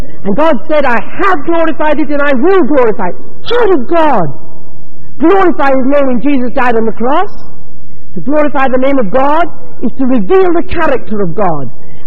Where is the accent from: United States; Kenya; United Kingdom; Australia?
United Kingdom; Belfast, Northern Ireland; I've noticed back in my hometown of Belfast, we are really not as good car drivers as you folk.